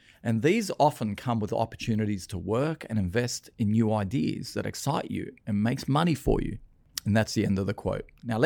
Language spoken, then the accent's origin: English; Lebanon; you know, when we came here from Lebanon, my parents had very, very little.